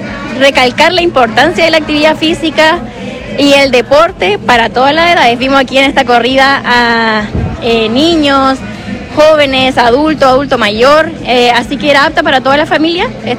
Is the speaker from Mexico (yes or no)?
no; Chile; nosotros como población chilena tenemos altos índices de adulto mayor